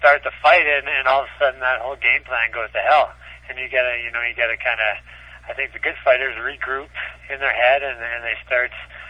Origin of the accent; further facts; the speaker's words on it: Nova Scotia, Canada; I'm originally from Nova Scotia, so I got an opportunity to see my family and fight in front of some friends and family.